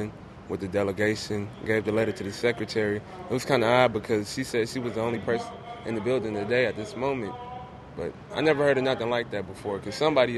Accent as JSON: {"language": "English", "town": "Duarte", "region": "California", "country": "United States", "said": "I'm from Duarte, California."}